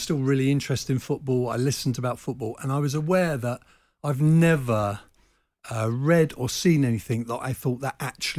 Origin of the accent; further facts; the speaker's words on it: Croydon, London, United Kingdom; There's also a theme of South London. I'm from Croydon. I grew up around the area. My family are all from there.